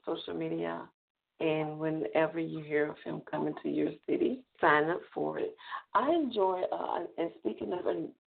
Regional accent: Deep South, United States; Growing up in the Deep South and accustomed to tornadoes and hurricanes

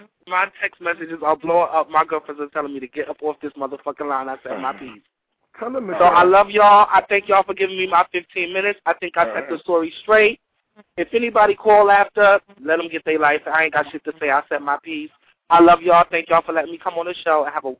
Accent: Brooklyn, New York, United States; Because she thought I was a down south bitch, but I was born and raised in Brooklyn.

